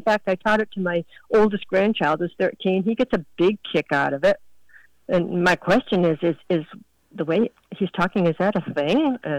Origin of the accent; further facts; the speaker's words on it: Boston, Massachusetts, United States; I'm from the Boston area.